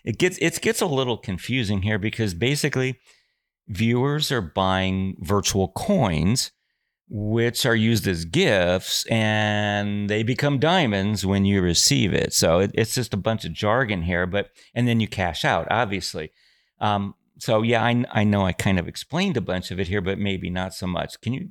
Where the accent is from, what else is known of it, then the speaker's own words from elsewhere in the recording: Chicago, Illinois, United States; growing up in Chicago, I never would have thought of sending money to Steve Dahl